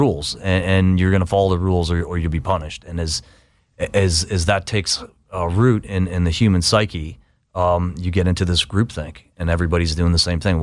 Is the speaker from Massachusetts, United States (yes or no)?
yes; Boston, Massachusetts, United States; I might not be welcome there. I'm from Boston.